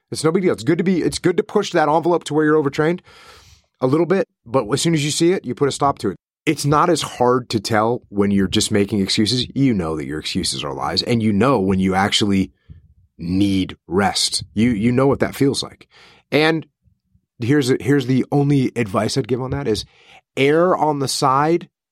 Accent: New England, United States; I grew up in New England.

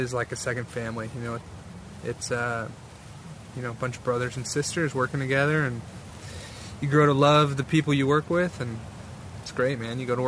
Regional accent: Chicago, Illinois, United States; In fact, I grew up in Chicago, and for whatever reason, it was just never on my radar at all.

